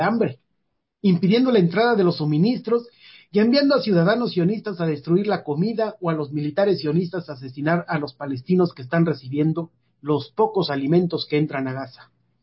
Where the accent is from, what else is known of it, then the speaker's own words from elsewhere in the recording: Mexico; Vean que como mexicanos y ante la crisis del capitalismo norteamericano somos los siguientes en ser despojados